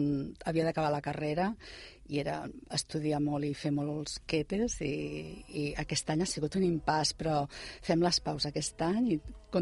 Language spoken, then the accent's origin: Catalan; Catalonia, Spain; ara que som els catalans allà com jo i altres cultures